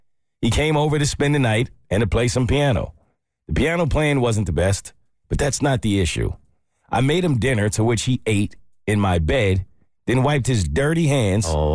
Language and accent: English; Maine, United States; not my real name, and I am from Maine.